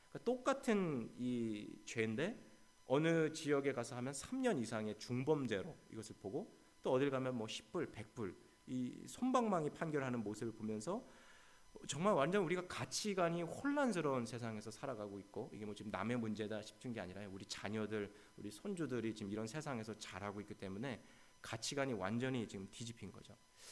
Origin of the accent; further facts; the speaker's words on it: Eugene, Oregon, United States; 저는 어린 시절 제가 그 유진의 오레건주에 있는 유진이라는 도시에서 자랐는데요.